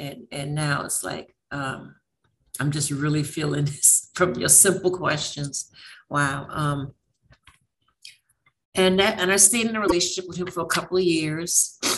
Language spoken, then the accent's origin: English; South Carolina, United States; I was from South Carolina. I didn't know what he wanted